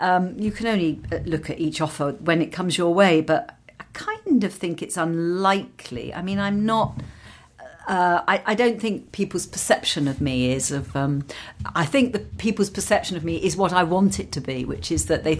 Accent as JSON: {"language": "English", "region": "England", "country": "United Kingdom", "tie": "born or raised there", "said": "I suppose the difference is partly growing up in England and not growing up in the States, where that kind of facial work has been much more prevalent."}